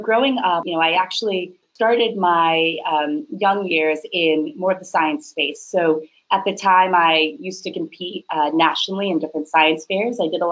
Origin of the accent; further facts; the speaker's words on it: Dallas, Texas, United States; now in Boston, United States; So I grew up in Texas, so from Dallas